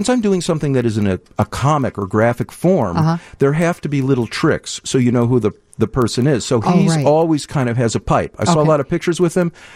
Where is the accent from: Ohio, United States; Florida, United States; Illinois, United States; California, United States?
Illinois, United States; Deerfield; now in Evanston, United States; I grew up in Deerfield. I live in Evanston, and I teach DePaul in a couple of locations.